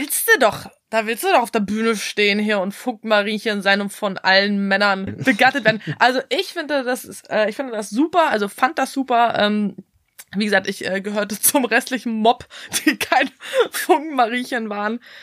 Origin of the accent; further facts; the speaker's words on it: Bavaria, Germany; Ich komme ja aus Bayern und in Bayern sagt man auch Fasching